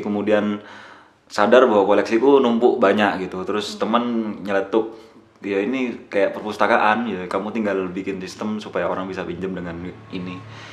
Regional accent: Sumenep, East Java, Indonesia; Saya asli Sumenep. Sebenarnya imitasi antara Sumenep dan Bululawang.

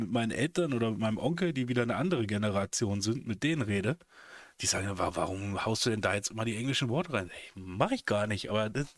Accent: Germany; now in Hamburg, Germany; ich spreche Hochdeutsch. Ich hab ganz viele Einflüsse drin. So. Ich bin jetzt seit ein paar Jahren in Hamburg. Ich war schon vorher immer viel in Hamburg unterwegs. Bin am Zonengrenzgebiet groß geworden, habe fränkische Wurzeln.

